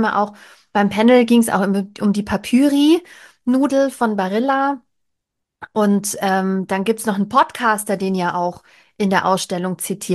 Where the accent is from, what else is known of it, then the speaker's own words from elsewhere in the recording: Baden-Württemberg, Germany; ich komme aus der Gegend. Ich war in meiner Jugend sehr viel in Ulm